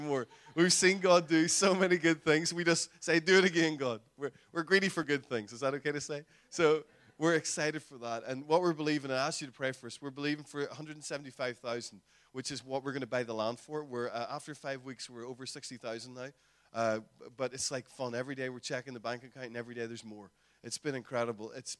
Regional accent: Northern Ireland, United Kingdom; We are from Northern Ireland, as said already.

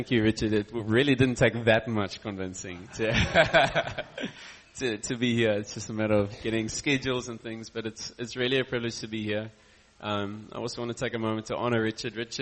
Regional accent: Stellenbosch, Western Cape, South Africa; I'm from Stellenbosch.

